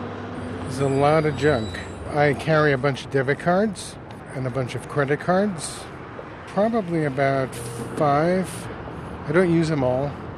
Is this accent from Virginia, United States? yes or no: yes; Herndon, Virginia, United States; I'm from Herndon, Virginia